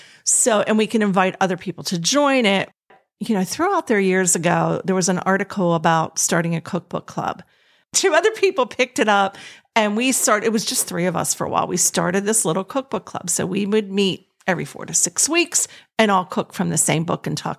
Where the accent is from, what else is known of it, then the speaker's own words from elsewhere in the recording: Forest Hills, Pennsylvania, United States; Forest Hills.